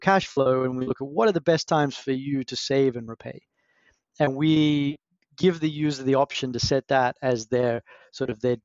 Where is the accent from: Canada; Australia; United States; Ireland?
Australia; Brisbane, Queensland; now in London, United Kingdom; But originally I'm from Australia. So grew up in Brisbane. And then my grandparents have a cattle property, a cattle ranch in American parlance in central Queensland.